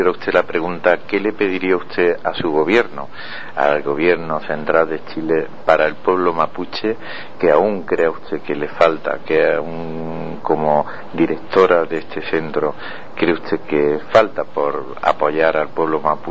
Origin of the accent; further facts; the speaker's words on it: Spain; le digo esto como español y visto desde los ojos de España